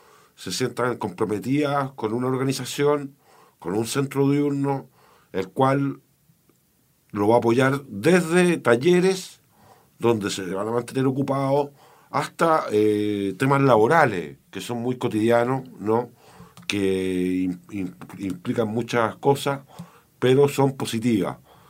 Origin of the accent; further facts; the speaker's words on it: Valparaíso, Chile; yo soy de Playa Ancha, pero de un poquito más abajo, no de la calle Vigía